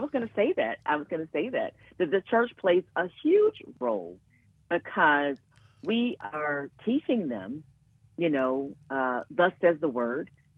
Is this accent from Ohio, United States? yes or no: yes; Cleveland, Ohio, United States; we are still connected to our family church members that we grew up in Cleveland, Ohio, right? So I'm a Midwestern girl.